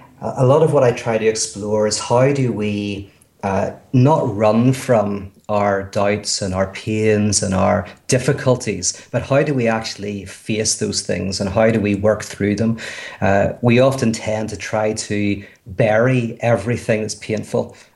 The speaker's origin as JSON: {"language": "English", "country": "Ireland", "said": "Now, the advantage I have is I'm Irish, so people think I'm a storyteller."}